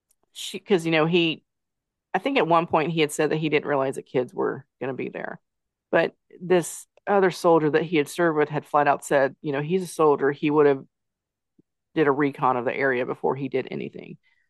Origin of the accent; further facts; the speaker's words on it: the South, United States; And I hate that it's a lot of my Southern people, because I'm from the South, but I'm not stupid.